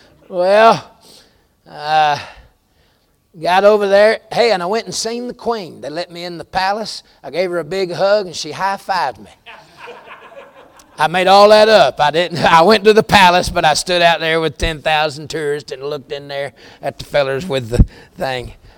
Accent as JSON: {"language": "English", "region": "the South", "country": "United States", "accent": "American Southern", "said": "I was nervous, Brother James, about my accent, which is very American and very Southern."}